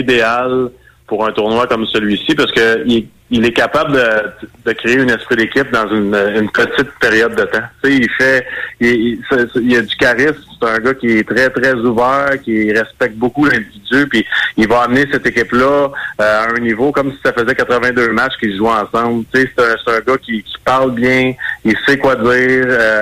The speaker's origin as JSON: {"language": "French", "town": "Repentigny", "region": "Quebec", "country": "Canada"}